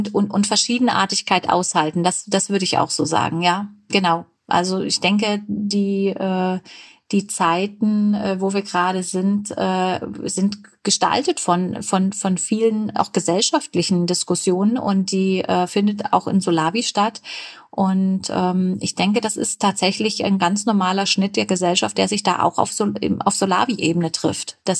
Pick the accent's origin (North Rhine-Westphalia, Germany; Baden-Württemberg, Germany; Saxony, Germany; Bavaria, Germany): Saxony, Germany; Dresden; born there; Ich bin gebürtig aus Dresden.